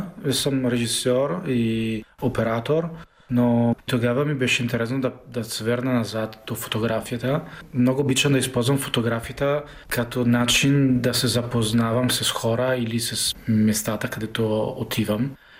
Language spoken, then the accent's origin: Bulgarian; Italy; Bulgarian is a second language; съм италианец, съм един режисьор на документално кино